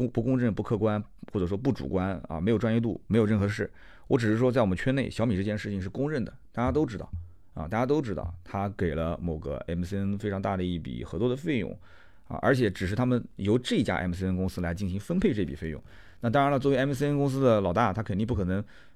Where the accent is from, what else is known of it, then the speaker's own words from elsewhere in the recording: Nanjing, Jiangsu, China; 我们南京话讲就有点姑苏。